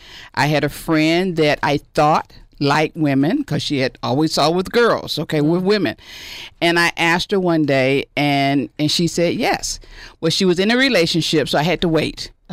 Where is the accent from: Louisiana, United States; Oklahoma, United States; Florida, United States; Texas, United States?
Florida, United States; In the South, I'm from Florida originally.